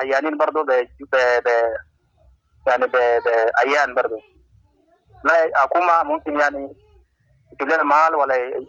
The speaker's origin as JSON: {"language": "Arabic", "town": "Bahri", "region": "Khartoum", "country": "Sudan", "moved": "yes", "said": "لما جينا جينا من الخرطوم أنا كنت في بحري."}